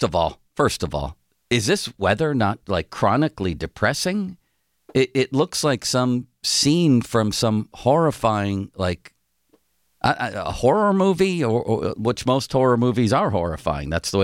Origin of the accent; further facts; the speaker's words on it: Buffalo, New York, United States; And I'm from Buffalo. I don't know if you've heard that. We used to swim naked in the lake in weather like this.